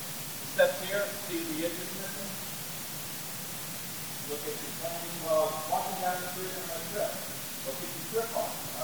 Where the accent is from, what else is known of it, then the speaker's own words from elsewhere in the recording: Pittsburgh, Pennsylvania, United States; I don't know if they're the top three players for the Pittsburgh team, so I'm from Pittsburgh.